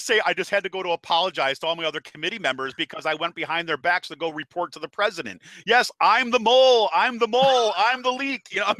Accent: Utica, New York, United States; Look, I grew up in Utica, New York, right? Utica, New York is a mob town, right?

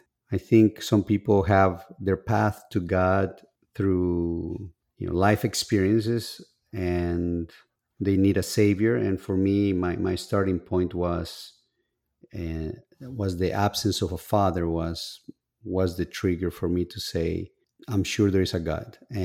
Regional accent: Bolivia; moved away as an adult; And I was born in Bolivia. Until I was about 18 years old, I left Bolivia, but I grew up there, and I was very ambitious.

